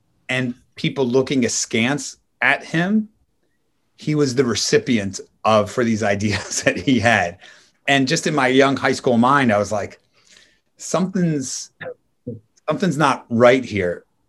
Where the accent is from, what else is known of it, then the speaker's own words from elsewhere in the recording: Philadelphia, Pennsylvania, United States; But I grew up in Philadelphia and had the good fortune of my first kind of real job was working for a family